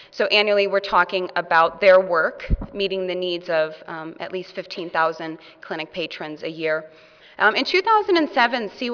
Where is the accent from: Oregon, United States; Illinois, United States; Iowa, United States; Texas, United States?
Illinois, United States; Chicago; This morning I'm going to be talking, I'm from Chicago, so I'll be talking about Safe in Chicago